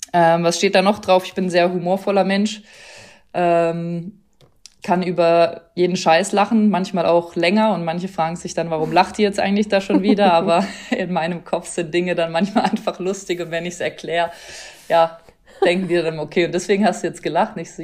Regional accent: Freiburg, Baden-Württemberg, Germany; now in France; Also ich komme auf jeden Fall aus Freiburg, geboren in Freiburg und auch da in der Nähe aufgewachsen. Bin 31 Jahre alt

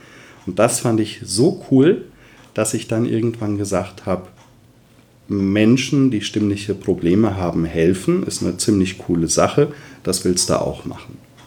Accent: Rhineland-Palatinate, Germany; Ich bin 43 Jahre alt, bin verheiratet, habe 2 Kinder, komme aus dem wunderschönen Westerwald, da wo auch das IFSM wohnt.

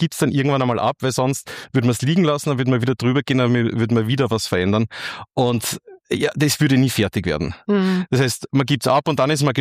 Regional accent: Leoben, Styria, Austria; born there; now in Vienna, Austria; also Wien ist ja nicht meine Geburtsstadt, das ist Leoben in der Steiermark, aber Wien ist meine Wahlheimat mittlerweile geworden

